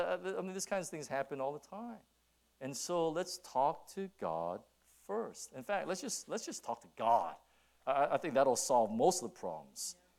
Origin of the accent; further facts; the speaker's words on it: California, United States; I'm from California. And so I think you can forgive me, right? We do things a little differently there.